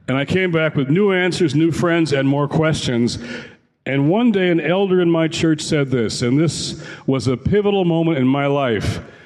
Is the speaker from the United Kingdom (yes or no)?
no; Detroit, Michigan, United States; When I was a kid growing up in Detroit, I like to walk around a little bit.